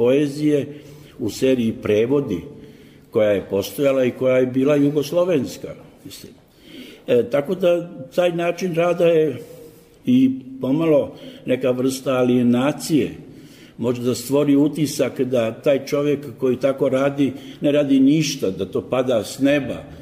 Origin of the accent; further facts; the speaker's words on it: Banja Luka, Republika Srpska, Bosnia & Herzegovina; tako se desilo da sam ja kao Banjalučanin, što nikad nisam prestao da budem, preveo